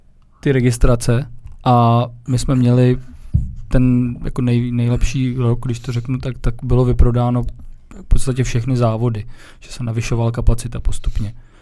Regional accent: Most, Ústí nad Labem Region, Czechia; Já jsem z Mostu původem, takže já si myslím, že nás milují v Ústí.

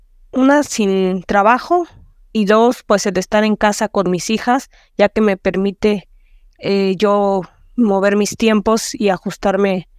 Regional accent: Mexico City, Mexico; Soy de la Ciudad de México.

